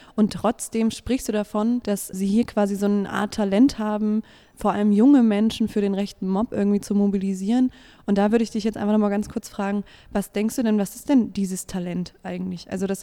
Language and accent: German; Jena, Thuringia, Germany; ich komme aus Jena, ich bin jetzt zwar nicht unbedingt in den 90ern da als Jugendliche rumgelaufen, da war ich noch viel zu jung für